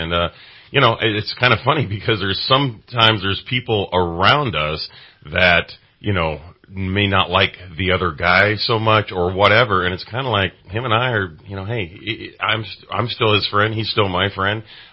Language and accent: English; Redding, California, United States; I grew up here, right here in Reading. So, born and raised in Reading, went to Enterprise High School, Shasta College, you know, all the local stuff.